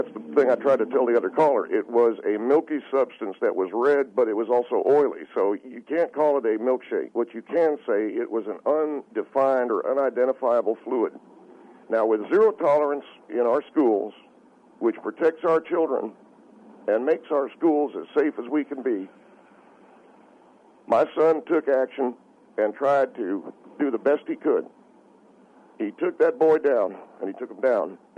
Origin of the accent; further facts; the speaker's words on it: Knoxville, Tennessee, United States; I come from Knoxville, Tennessee.